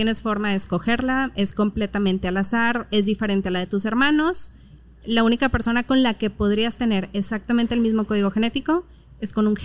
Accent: Monterrey, Nuevo León, Mexico; accent: regia; Soy regia y hablo como regia.

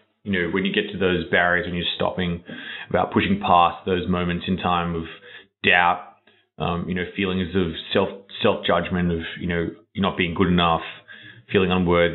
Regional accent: Australia; Well, I grew up in Australia, which is a long way away.

